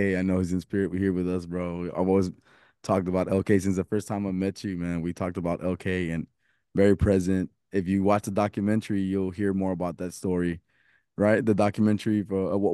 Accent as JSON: {"language": "English", "town": "Guadalajara", "region": "Jalisco", "country": "Mexico", "said": "I'm from Guadalajara"}